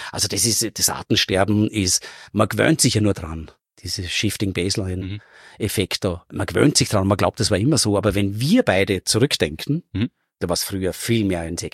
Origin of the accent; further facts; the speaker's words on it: Vorarlberg, Austria; ich bin in Vorarlberg aufgewachsen, so Einfamilienhäuser